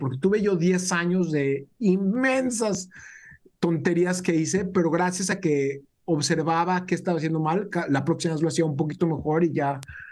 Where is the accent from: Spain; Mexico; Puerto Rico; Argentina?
Mexico; now in United States; Yo vine de México, era algo que yo no tomaba por cierto